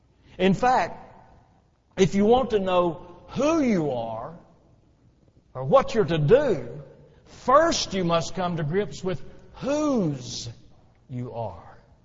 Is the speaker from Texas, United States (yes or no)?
yes; Fort Worth, Texas, United States; I grew up in Fort Worth, and that when I was 17 and about to graduate from high school and go to college